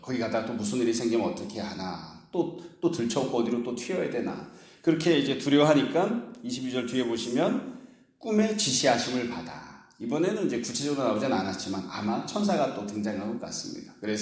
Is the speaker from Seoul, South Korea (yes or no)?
yes; Seoul, South Korea; also born or lived in Daegu; 태어난 건 대구지만 태어나서 한 살 되기 전에 서울로 올라와서 본 적도 서울로 돼 있고